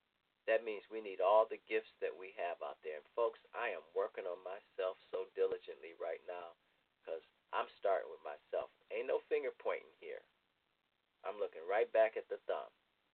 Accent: Ohio, United States; now in New Jersey, United States; my home state of Ohio, New Jersey, where I reside now.

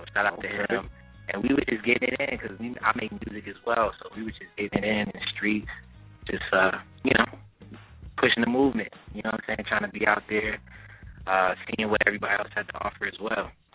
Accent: New York, United States; now in Texas, United States; I'm actually from New York. I live in Texas now.

